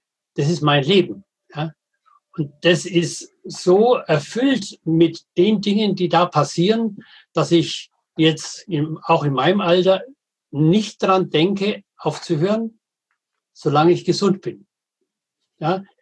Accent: Bavaria, Germany; Ich bin Mittelfranke und bin damit Bayer, aber ich würde nie in München sagen, ich bin ein Bayer.

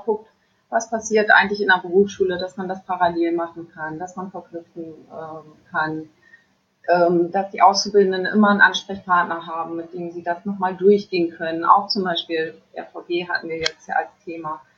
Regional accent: Lower Saxony, Germany; vorher war ich in Farel. Ich komme eigentlich aus Friesland und vom Land.

